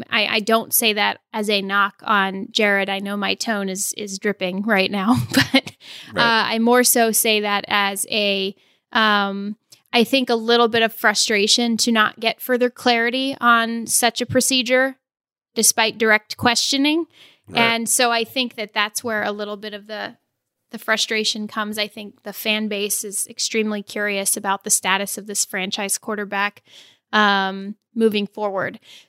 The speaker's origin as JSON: {"language": "English", "region": "Arizona", "country": "United States", "tie": "born or raised there", "said": "who also, by the way, played for my hometown Arizona Hotshots the AAF"}